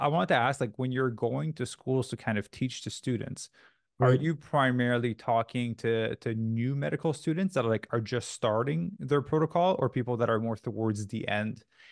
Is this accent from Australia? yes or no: no; Canada; now in Los Angeles, United States; I'm Canadian still, so we do get free healthcare in Canada. I'm currently living in Los Angeles, just got married. So I'll actually be living here.